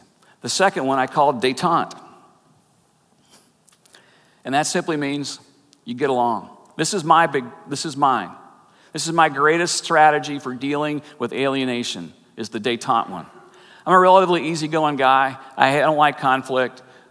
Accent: Georgia, United States; As most everybody, if you're a regular here, you know that I am a bit of a sports fan, and I hail from Georgia, and which, of course, means go Braves.

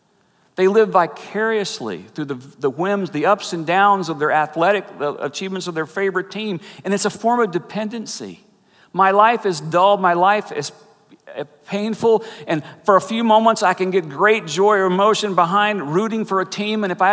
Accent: Georgia, United States; As most everybody, if you're a regular here, you know that I am a bit of a sports fan, and I hail from Georgia, and which, of course, means go Braves.

